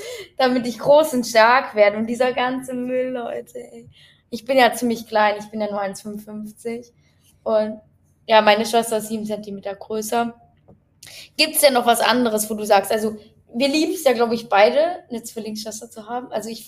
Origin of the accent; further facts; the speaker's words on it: Germany; Ja, ist auch am Anfang, gerade als Deutscher